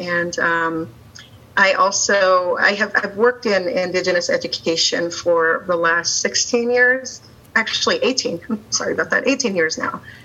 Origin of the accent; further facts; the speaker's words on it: Taos, New Mexico, United States; I'm actually from Taos Pueblo, so I'm a tribal member from Taos Pueblo, and I partially grown up here, and I've returned